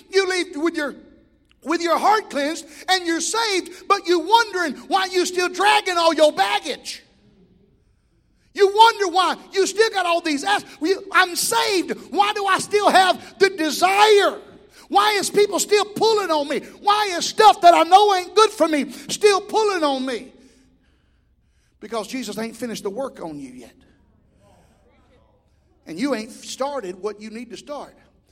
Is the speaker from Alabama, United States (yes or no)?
yes; Alabama, United States; Listen, I was raised in Alabama.